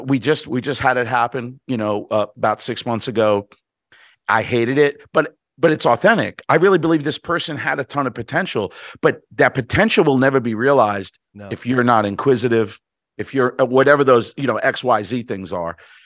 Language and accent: English; Brooklyn, New York, United States; now I'm from Brooklyn, so it could be, I don't want to come off crass